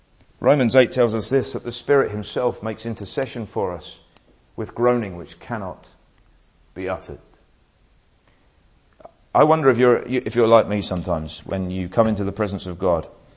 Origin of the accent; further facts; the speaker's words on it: United Kingdom; I didn't really know how to pray being a Brit last year or earlier this summer.